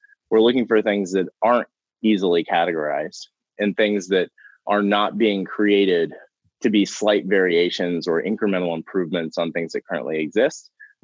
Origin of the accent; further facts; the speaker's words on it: Ohio, United States; I am originally from a rural community about 25 miles north of Cincinnati, Ohio. Grew up as the grandchild of the pastor of my church.